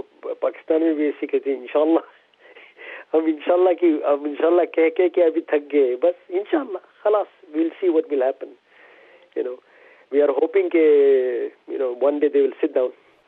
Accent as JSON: {"language": "Urdu", "country": "Yemen", "second_language": "Urdu", "lives_now": "Pakistan"}